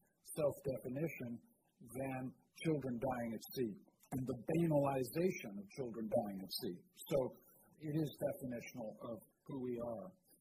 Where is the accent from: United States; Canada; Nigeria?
Canada; This country, I'm not an American, I'm a Canadian, I'm next door, I love you guys